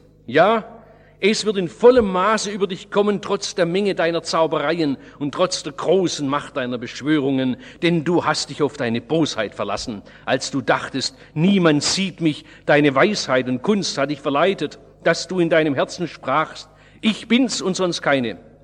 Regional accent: Baden-Württemberg, Germany; Und so als Schwabe weiß man, ab 40 ist der Rubikon überschritten.

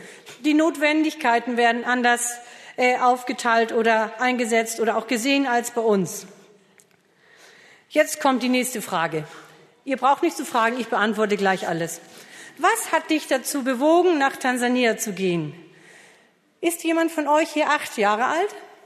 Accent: Schleswig-Holstein, Germany; ich bin ja kein Schwab, ich bin ein Schleswig-Holsteiner, die sind eigentlich wortkarg und verschlossen, ich bin ein kleines Gegenteil.

